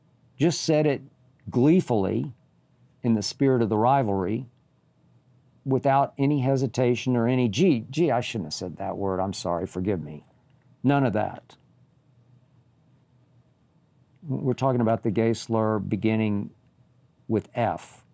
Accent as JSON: {"language": "English", "region": "Oklahoma", "country": "United States", "tie": "born or raised there", "also_born_or_lived": "San Francisco Bay Area, California, United States", "said": "That's Vanderbilt, my alma mater, Oklahoma, my home state school."}